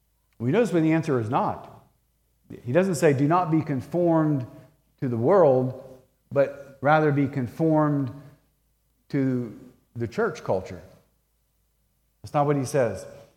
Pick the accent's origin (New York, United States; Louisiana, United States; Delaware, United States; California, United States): Delaware, United States; Rehoboth Beach; I'm from Rehoboth Beach, Delaware